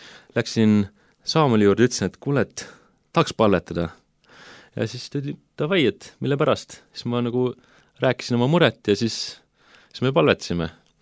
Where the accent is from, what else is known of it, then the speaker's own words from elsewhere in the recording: Lääne County, Estonia; olen pärit kristlikust perest Läänemalt. Mu isa on väikse koguduse pastor ja siis seal ma olen siis sündinud ja kasvanud.